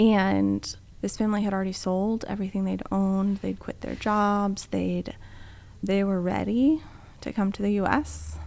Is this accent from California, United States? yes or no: yes; Fresno, California, United States; And having the incredible experience of growing up in Fresno and having folks in my classroom